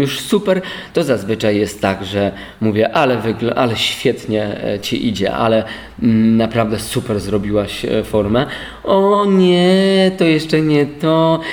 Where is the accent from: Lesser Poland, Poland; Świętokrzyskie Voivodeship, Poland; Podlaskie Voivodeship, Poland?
Lesser Poland, Poland; przez to, że pochodzę z Podhala